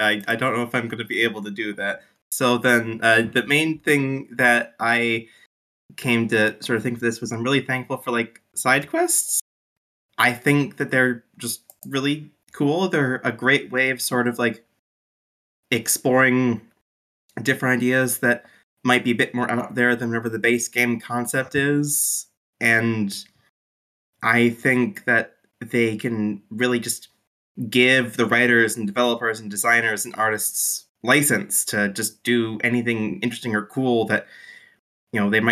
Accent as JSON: {"language": "English", "country": "United States", "said": "I mean, I'm American."}